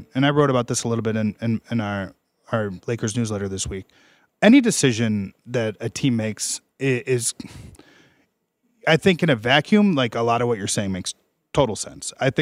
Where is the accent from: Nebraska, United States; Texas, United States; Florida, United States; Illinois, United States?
Illinois, United States; Chicago; I'm from Chicago.